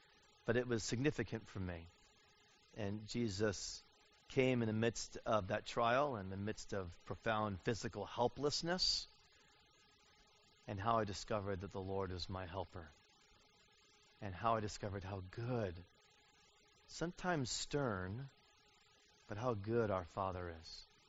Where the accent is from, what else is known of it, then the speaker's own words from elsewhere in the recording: United States; So I'm afraid I'm just an American.